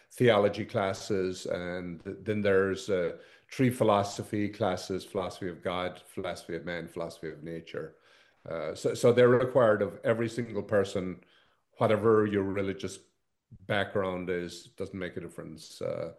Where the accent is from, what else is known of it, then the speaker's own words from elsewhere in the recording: Ireland; And I'm Irish, so I like some Irish movies.